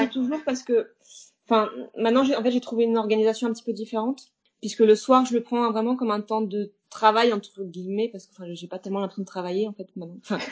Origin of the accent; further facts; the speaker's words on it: Rouen, Normandy, France; Ouais, je suis rouennaise, de Rouen, Normandie.